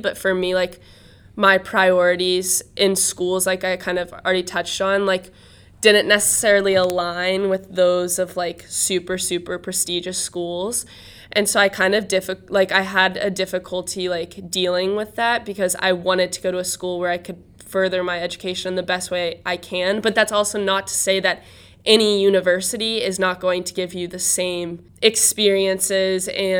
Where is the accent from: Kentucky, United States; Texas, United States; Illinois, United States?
Kentucky, United States; because I'm originally from Kentucky, and the college ideal is very, very different there.